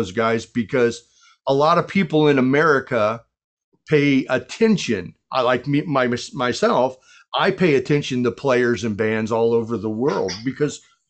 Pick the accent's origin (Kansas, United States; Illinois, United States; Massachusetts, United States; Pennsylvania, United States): Illinois, United States; Chicago; Well, I'm from the Chicago area.